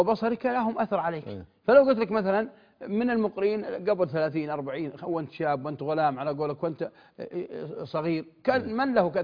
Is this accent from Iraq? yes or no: no; Buraydah, Al-Qassim, Saudi Arabia; وبالمقابل تجي مدرسة من عنيزة عندنا في بريدة